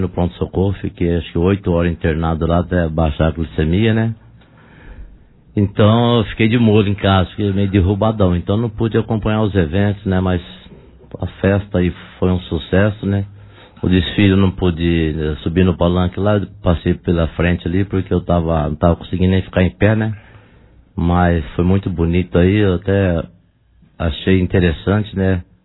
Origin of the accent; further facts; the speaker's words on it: Monte Alto, São Paulo, Brazil; born there; Eu nasci em Monte Alto.